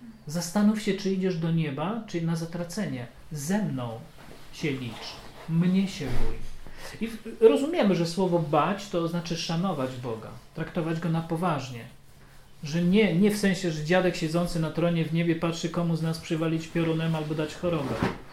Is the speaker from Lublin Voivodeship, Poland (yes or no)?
yes; Kraśnik, Lublin Voivodeship, Poland; Pamiętam, w Kraśniku się tak modliłem, w mojej rodzinnej miejscowości